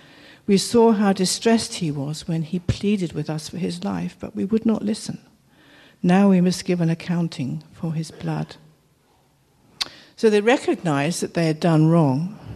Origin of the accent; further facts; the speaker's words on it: South East England, United Kingdom; And actually, I grew up quite near Hastings